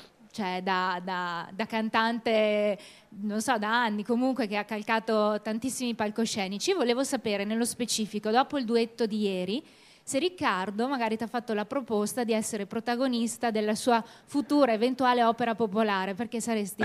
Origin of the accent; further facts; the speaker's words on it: Verona, Veneto, Italy; sono veronese quindi ovviamente tifo per te